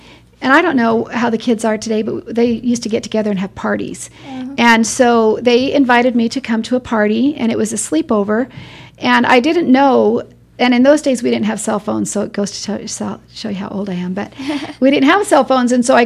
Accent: Las Vegas, Nevada, United States; I'm from Vegas and I've seen lots of that.

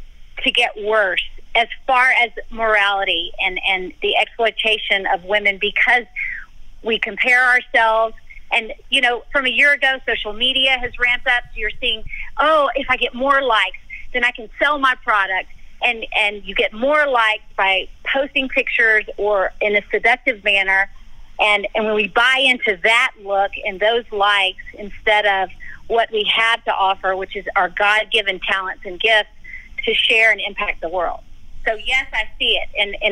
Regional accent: Louisiana, United States; My home is the Louisiana bayou, but I am currently in Jackson Hole, Wyoming.

